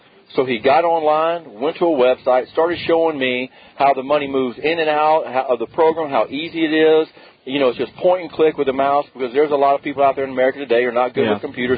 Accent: Baton Rouge, Louisiana, United States; Yeah, well, see, you think I'm from Salt Lake City, and I don't have, but I'm from Baton Rouge, Louisiana.

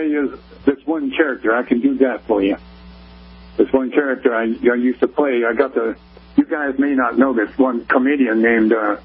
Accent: Detroit, Michigan, United States; I come from the show business family up in Detroit anyway, but that's my hometown.

